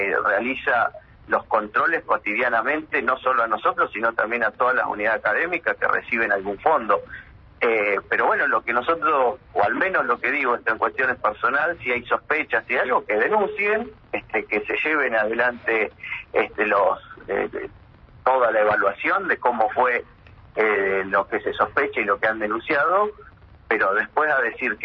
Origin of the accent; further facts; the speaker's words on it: Río Negro, Argentina; Yo vengo desde la provincia de Río Negro